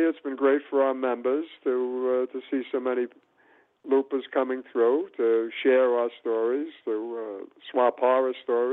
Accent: New York, United States; Well, as a true New Yorker, I haven't been to the museum place yet.

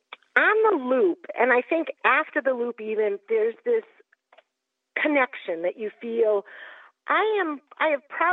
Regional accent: Massachusetts, United States; I'm from Massachusetts

